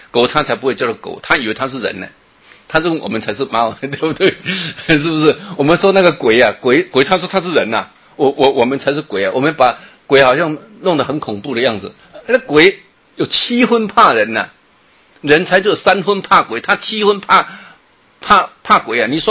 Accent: Taiwan; 我们台湾人有台湾人的习气，外国人有外国人的他们的认为啊

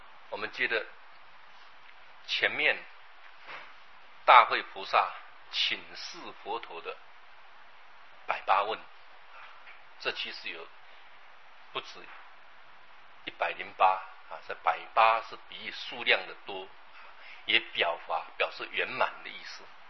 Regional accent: China; 我们中国人喜欢简单

